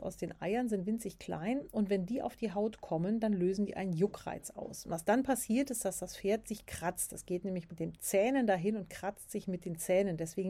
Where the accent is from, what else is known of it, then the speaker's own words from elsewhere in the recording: Berlin, Germany; Ich bin ja in Berlin groß geworden, wir kannten sowas überhaupt nicht